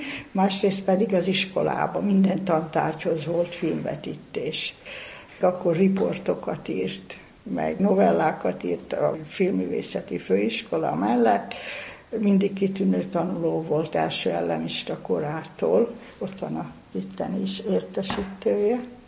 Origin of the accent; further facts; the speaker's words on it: Somogy, Hungary; én Somogy megyei vagyok, egészen más itt a mondatszerkesztés